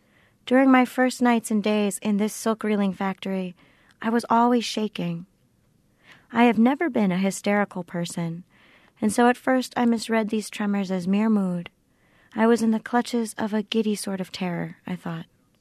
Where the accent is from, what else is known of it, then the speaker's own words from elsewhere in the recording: Florida, United States; And I grew up in South Florida, right?